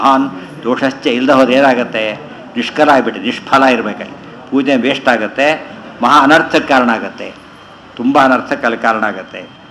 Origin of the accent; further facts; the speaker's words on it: Chikkerahalli, Karnataka, India; ಅದು ಊರು ನಡೆದಿದ್ದು ಚಿಕ್ಕೇರಳ್ಳಿ ಅಂತ ನಮ್ಮೂರು, ನಮ್ಮ ತಾಯಿ ತವ್ರ ಮನೆ ಅಲ್ಲಿ ಮೋಹನದಾಸ ಪ್ರತಿಷ್ಠಾಪನೆ ಮಾಡಿದ ಪ್ರಾಣದೇವರು ಇರ್ತಾರೆ.